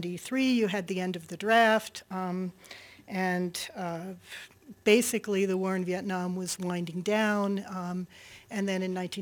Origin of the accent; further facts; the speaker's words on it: Philadelphia, Pennsylvania, United States; no, I'm from Philadelphia, just like Spencer Penrose and General Palmer.